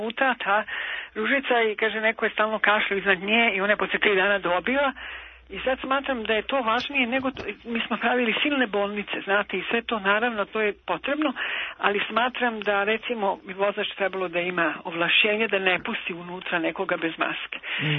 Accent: Belgrade, Serbia; ja sam iz Beograda.

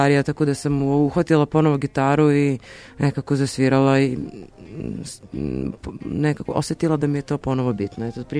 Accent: Russia; moved away as an adult; now in Serbia; Ja sam odrasla u Rusiji, od svoje 10. godine sam živjela tamo do 2007. Posle završetka fakulteta vratila sam se u Srbiju

